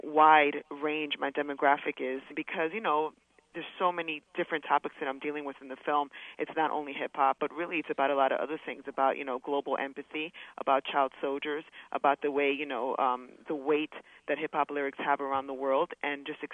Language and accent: English; Dominican Republic; because I'm from the Dominican Republic